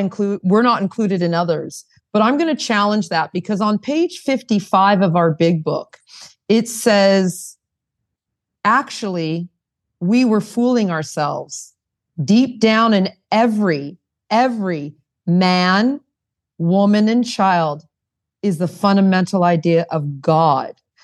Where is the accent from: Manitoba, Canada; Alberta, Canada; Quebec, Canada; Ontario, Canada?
Ontario, Canada; Toronto; I'm in Luxembourg right now. If anybody doesn't know, Google where that is. I'm from Toronto, Canada